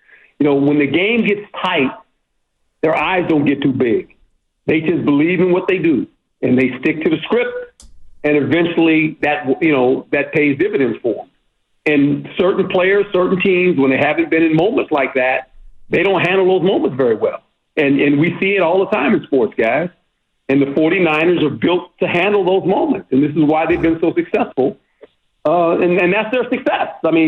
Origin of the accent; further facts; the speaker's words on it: West Coast, United States; and I'm from the West Coast. I'm like, I grew up on the West Coast